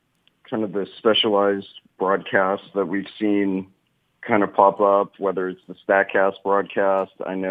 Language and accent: English; California, United States; I'm from the Bay Area.